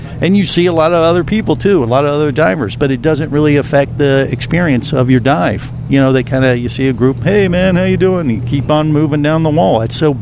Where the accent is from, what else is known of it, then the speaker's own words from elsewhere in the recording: United States; I'm an American idiot. So that's just what we do sometimes.